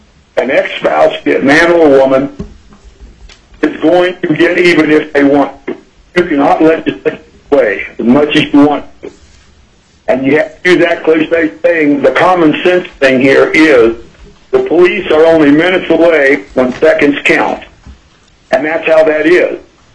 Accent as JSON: {"language": "English", "town": "Big Lake", "country": "United States", "said": "from Big Lake."}